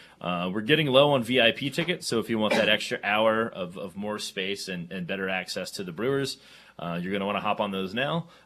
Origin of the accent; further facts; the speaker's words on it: North Carolina, United States; I'm from the Piedmont area, so we do all pork butts